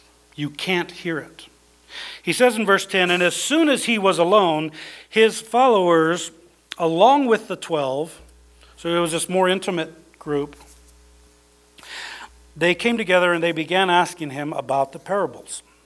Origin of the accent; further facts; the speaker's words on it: Idaho, United States; I grew up in Idaho. I know full well about this stuff.